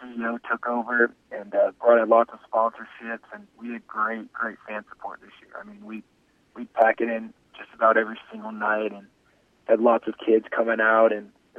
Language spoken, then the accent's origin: English; United States; accent: American; I think I did a pretty decent job of hiding my American accent towards the end of the trip.